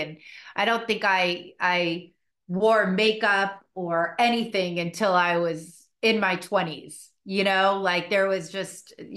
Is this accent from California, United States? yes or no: yes; Malibu, California, United States; You know, I grew up in Malibu, and my backyard was the beach. So, and Malibu at the time when I grew up was just like a cute little beach town.